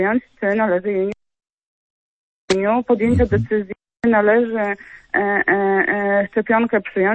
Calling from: Wrocław, Lower Silesian Voivodeship, Poland; z Wrocławia.

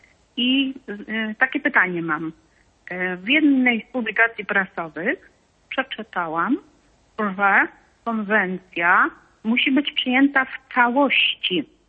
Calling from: Subcarpathian Voivodeship, Poland; dzwonię z Podkarpacia.

